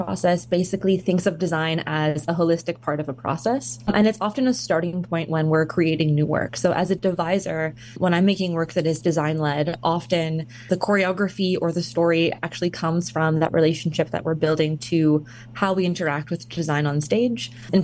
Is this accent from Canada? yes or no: yes; Toronto, Ontario, Canada; moved away as an adult; now in Vancouver, Canada; I'm originally from Toronto, Ontario, and I moved to Vancouver 3 years ago to pursue my MFA.